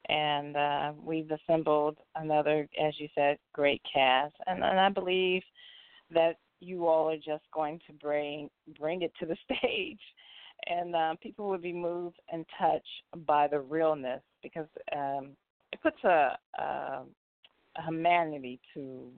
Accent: Chicago, Illinois, United States; now in Los Angeles, United States; I'm not originally from here. I'm from Chicago. And so coming from a big city and then coming to Los Angeles

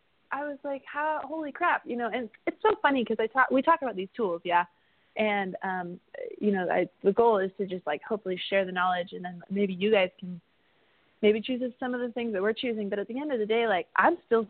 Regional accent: Oregon, United States; I'm from Oregon. So I was like, what is this?

